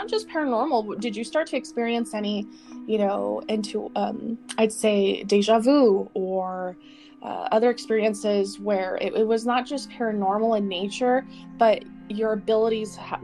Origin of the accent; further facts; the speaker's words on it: Colorado, United States; growing up in Colorado in our home.